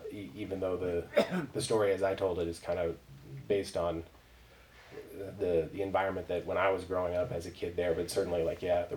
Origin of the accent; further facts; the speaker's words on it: Missoula, Montana, United States; Like, growing up in Missoula, there were a lot of Eastern European and, like, Southeast Asian immigrants who had come over, refugees.